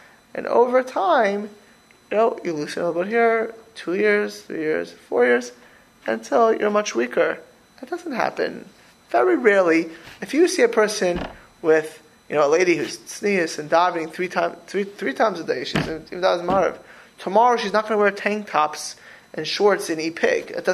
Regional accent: Florida, United States; I grew up in Florida, so it's, you know.

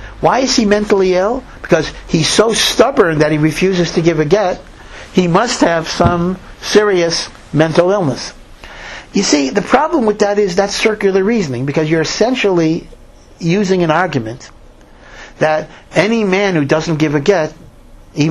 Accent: Silver Spring, Maryland, United States; you know, I come from Silver Spring, Maryland.

